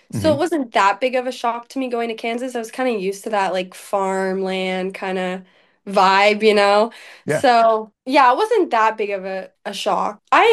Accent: Canada; now in United States; Growing up being Canadian as an athlete, it's kind of like some athletes do want to stay in Canada

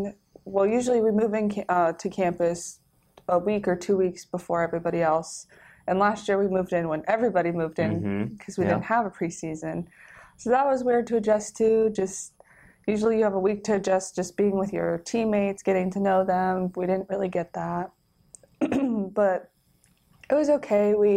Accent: Berthoud, Colorado, United States; So I'm from Colorado. I'm from a really small town called Berthoud, Colorado. And from being from Colorado, I would always do outdoor activities such as hiking, going to lakes.

